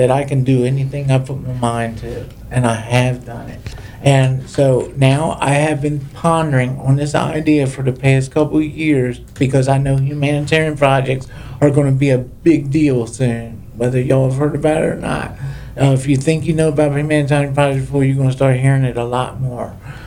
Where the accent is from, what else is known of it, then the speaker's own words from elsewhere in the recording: Maryland, United States; I'm from St. Mary's County, Maryland, Southern Maryland. I was born and bred up there.